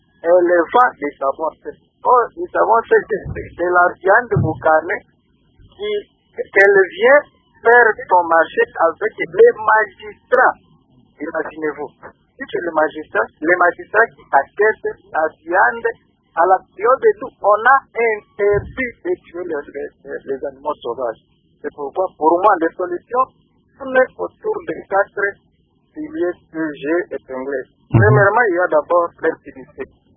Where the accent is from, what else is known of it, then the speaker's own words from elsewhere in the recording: Kindu, Maniema, DR Congo; l'impunité qui se fait ici chez nous à Kindu